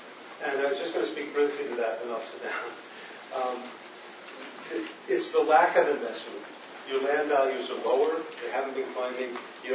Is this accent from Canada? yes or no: yes; Canada; I think that we need a better understanding of who we are as Canadian people as a starting point in working on these kind of issues.